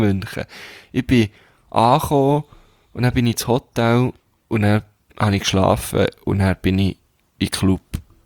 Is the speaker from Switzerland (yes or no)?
yes; Switzerland; ich bin Schweizer